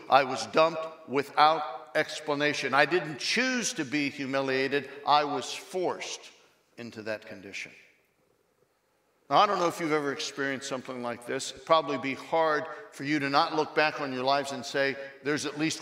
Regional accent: Ohio, United States; also born or lived in Connecticut; I hail from Ohio. I was born in Connecticut, but Ohio is where I grew up, and so I'm a Buckeye.

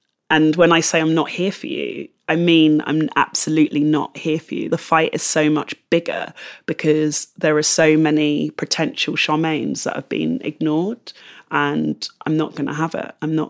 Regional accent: London, United Kingdom; I'm from London, and again from sort of a central part of London

